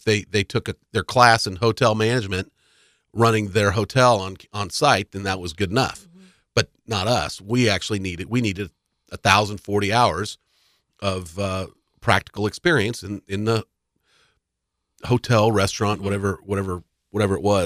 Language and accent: English; Lawrence, Kansas, United States; I did. I grew up in Lawrence, born and raised here, loved it.